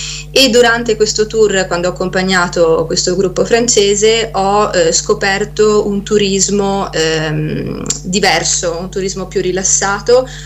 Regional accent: Veneto, Italy; now in Tuscany, Italy; io sono veneta, vivo in Toscana dal 2013, ho studiato turismo alle superiori e all'università a Padova

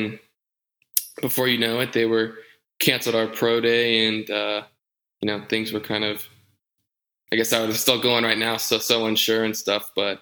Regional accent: California, United States; I'm from NorCal, so it would, the summers would get pretty hot. So, but I'm down in Southern California now, so it's a little cooler.

